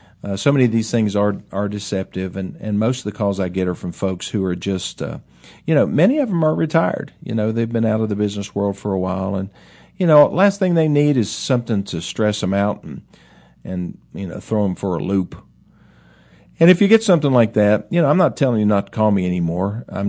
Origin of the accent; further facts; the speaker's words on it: West Virginia, United States; I'm a foreigner. I'm from West Virginia. So you can't get more foreign than that.